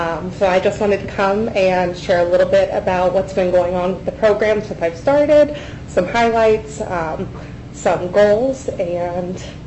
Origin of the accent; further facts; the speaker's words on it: Wooster, Ohio, United States; Born and raised in Worcester, graduated from Worcester High School, and then went to the University of Mount Union and got my degree in psychology.